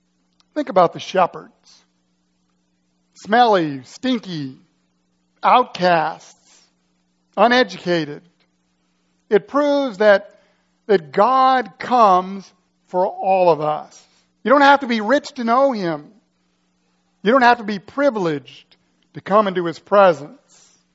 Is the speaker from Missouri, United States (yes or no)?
yes; Blackburn, Missouri, United States; I grew up in Blackburn, Missouri, population 314. Pretty small. Actually, we grew up on a farm.